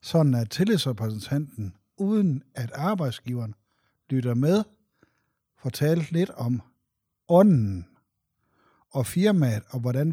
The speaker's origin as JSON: {"language": "Danish", "town": "Aalborg", "region": "North Denmark Region", "country": "Denmark", "said": "og jeg kommer fra Aalborg."}